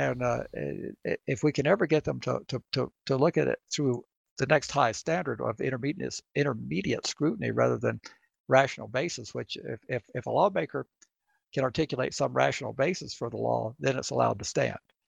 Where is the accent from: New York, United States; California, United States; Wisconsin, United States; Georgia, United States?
Georgia, United States; I grew up in the South in your state of Georgia